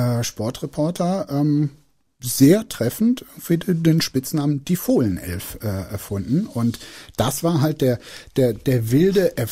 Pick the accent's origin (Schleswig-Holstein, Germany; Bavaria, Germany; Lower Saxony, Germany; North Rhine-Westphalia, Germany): North Rhine-Westphalia, Germany; Bergisch Gladbach; born there; wo ich geboren bin, dann meinte sie Bergisch Gladbach